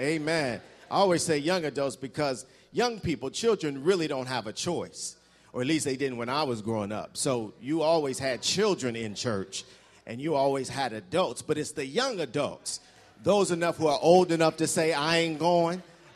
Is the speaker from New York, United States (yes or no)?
no; East Orange, New Jersey, United States; I'm from East Orange